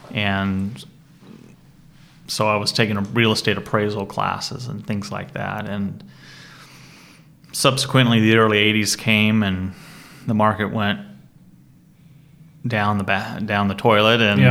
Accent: Portland, Oregon, United States; I was born and raised here in Portland.

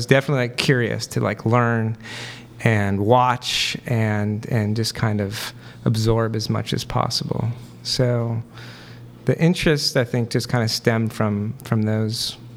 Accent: Michigan, United States; also born or lived in Colorado / California / Connecticut; Originally from Michigan.

